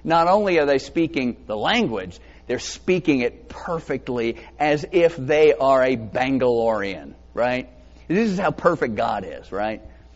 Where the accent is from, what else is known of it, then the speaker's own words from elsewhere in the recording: Georgia, United States; I grew up in South Georgia.